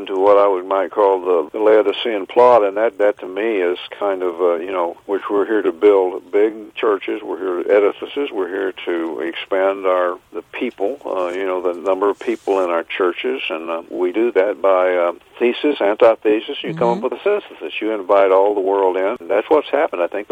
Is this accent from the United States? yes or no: yes; Pekin, Illinois, United States; as a young boy growing up in Pekin, Illinois, and I went to one of the finest churches, Bible-believing churches in the world